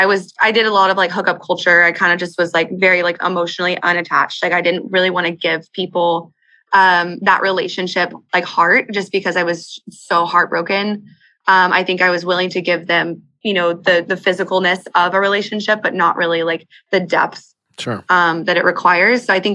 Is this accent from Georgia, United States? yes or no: no; Austin, Texas, United States; so I'm from Austin